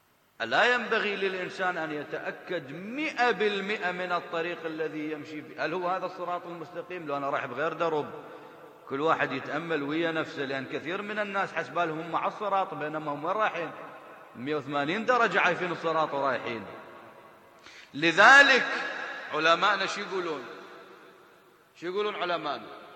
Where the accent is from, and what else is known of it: Iraq